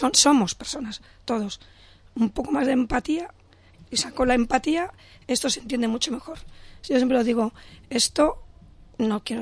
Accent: Madrid, Community of Madrid, Spain; soy de Madrid y me conozco las, es el área total

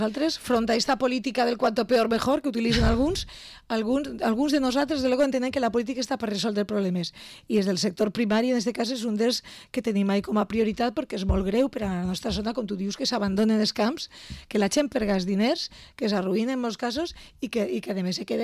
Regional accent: Valencian Community, Spain; Jo visc a Betxí, soc de la Plana Baixa, visc a Betxí

